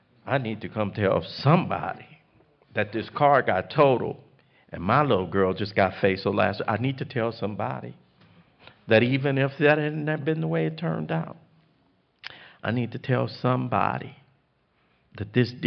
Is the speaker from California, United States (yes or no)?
yes; Watts, California, United States; I'm from Watts. I don't cry.